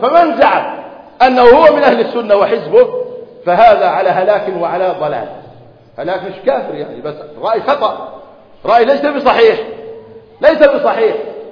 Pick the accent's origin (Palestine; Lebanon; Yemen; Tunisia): Palestine; Gaza Strip; يعني احنا من غزة نتعصب لغزة